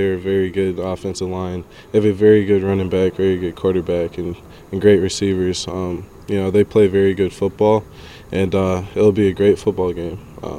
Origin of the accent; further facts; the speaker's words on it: Minnesota, United States; this whole entire growing up in Minnesota and going to Minnesota is a special thing